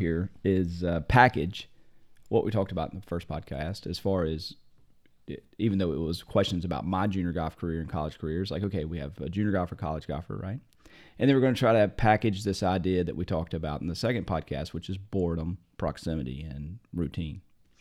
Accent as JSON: {"language": "English", "region": "Indiana", "country": "United States", "tie": "born or raised there", "said": "I grew up in Indiana."}